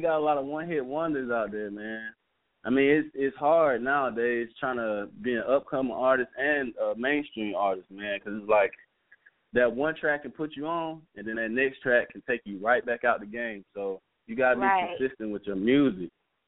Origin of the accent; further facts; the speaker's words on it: Columbia, South Carolina, United States; now in Kentucky, United States; Man, right now, I'm in Kentucky, man, but I'm from Columbia, South Carolina, man. The heart of the city, the metro.